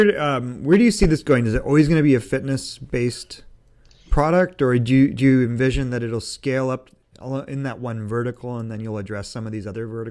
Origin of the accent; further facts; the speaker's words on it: Canada; now in United States; I come from Canada.